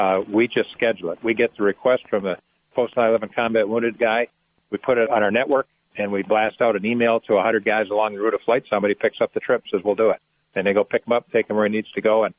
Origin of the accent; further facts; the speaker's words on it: Michigan, United States; about 700 miles away from my hometown up in northern Michigan.